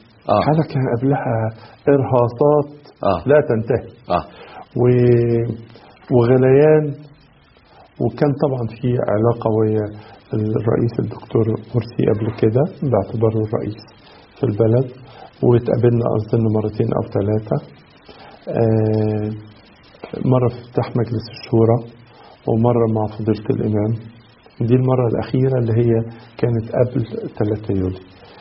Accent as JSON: {"language": "Arabic", "country": "Egypt", "said": "فإحنا كمصريين"}